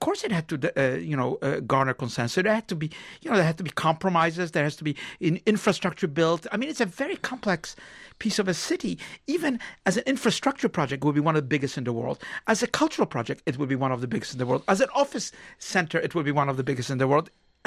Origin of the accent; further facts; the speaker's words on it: New York, United States; As a New Yorker, no New Yorker wants to reduce Lower Manhattan to a village.